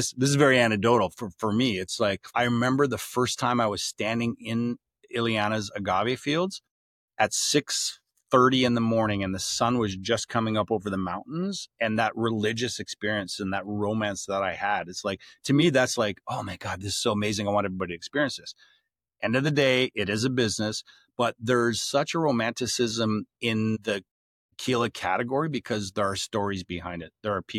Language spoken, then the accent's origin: English; Canada; we're both Canadian owners of brands